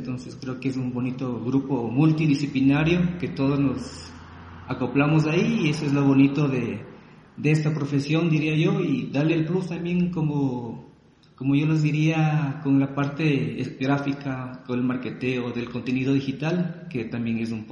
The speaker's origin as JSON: {"language": "Spanish", "country": "Ecuador", "lives_now": "Riobamba, Ecuador", "said": "soy ecuatoriano. Soy ecuatoriano, tengo 35 años … soy ingeniero civil, soy ingeniero en diseño gráfico. Y pues acá, ahorita resido en Riobamba, que es una bella ciudad"}